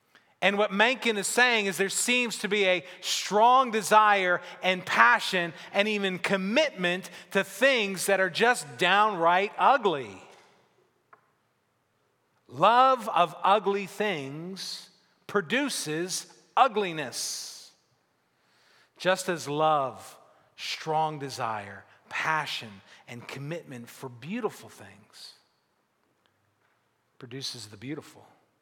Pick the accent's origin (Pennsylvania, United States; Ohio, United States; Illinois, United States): Pennsylvania, United States; Pittsburgh; Pittsburgh is my home, my hometown. I love it.